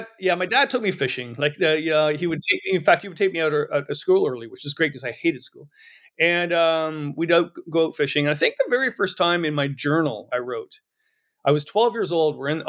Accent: Milton, Ontario, Canada; also born or lived in Peterborough; I live in British North now. I've moved here about 8 years ago. I'm originally from Milton, Ontario, which was a farm community at the time, which is not a farm community now. And then I moved to Peterborough.

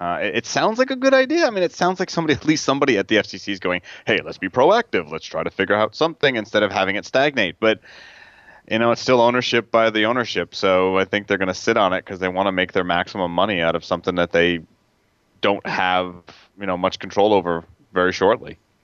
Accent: New York, United States; Hey, look, coming from the Hamptons, I grew up in the Hamptons.

